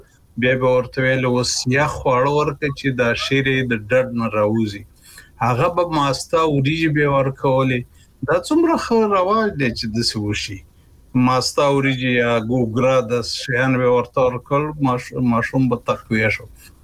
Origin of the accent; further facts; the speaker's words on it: Kunar, Afghanistan; زمونږ په محیط کې چې زه په کنړ کې لوی شوی یم